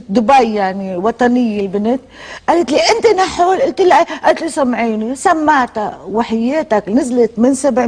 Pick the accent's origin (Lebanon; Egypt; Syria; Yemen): Lebanon; انا فنانة لبنانية